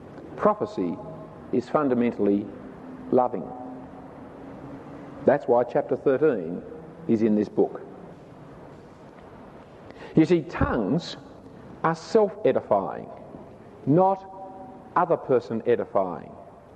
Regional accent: Australia; accent: Strine; first language Strine; My mother tongue is Strine. Some people confuse it for English. That is my mother tongue. I know no other tongues than

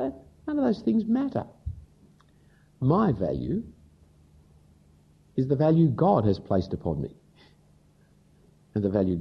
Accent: Australia; Just because I'm an Australian male.

